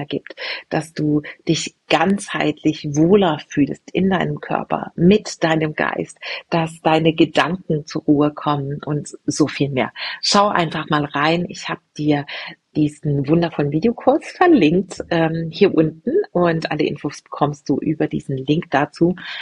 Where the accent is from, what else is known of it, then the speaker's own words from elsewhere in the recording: Frankenthal, Rhineland-Palatinate, Germany; in der Pfalz in meiner Heimatstadt Frankenthal und am 15.12. hier in Stadigen-Ilsheim, meiner wundervollen Wahlheimat in Rheinhessen.